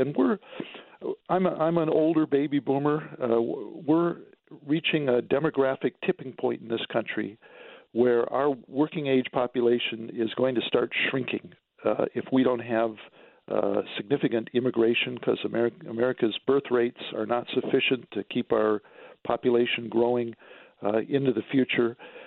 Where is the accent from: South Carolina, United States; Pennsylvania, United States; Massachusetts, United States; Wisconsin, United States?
Wisconsin, United States; House Speaker Ryan, who lives just across the border in my home state of Wisconsin, he said he wants to get something done.